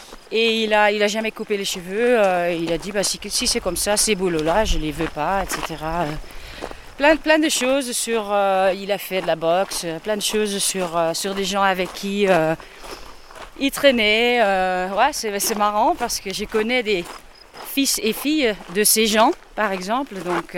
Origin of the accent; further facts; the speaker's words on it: Netherlands; French is a second language; now in France; Des Pays-Bas, mais j'habite en France.